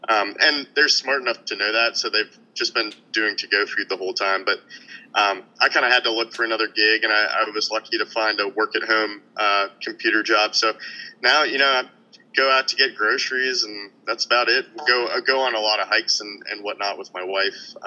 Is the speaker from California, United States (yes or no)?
no; Virginia, United States; So the last stop on my dad's list was the Pentagon. So I grew up in Northern Virginia.